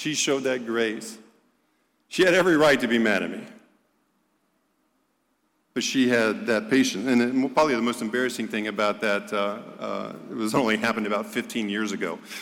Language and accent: English; Dayton, Ohio, United States; I grew up in Dayton, Ohio, and some lovely folks here from Dayton.